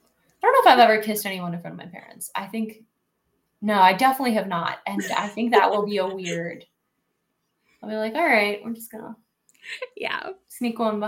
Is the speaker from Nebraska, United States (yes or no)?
no; New York, United States; I grew up in New York State.